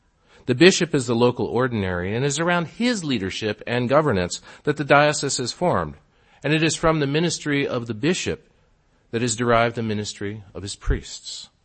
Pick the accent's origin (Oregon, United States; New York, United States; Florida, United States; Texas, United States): Texas, United States; I'm from Texas, Friday Night Lights, you know.